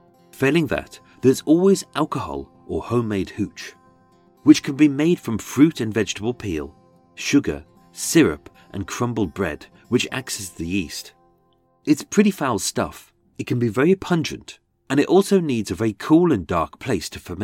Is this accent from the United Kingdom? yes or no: yes; Birmingham, West Midlands, United Kingdom; accent: Brummie; I shall perform this in my birth accent. As being a Brummie, I used to sound like Benny from Crossroads.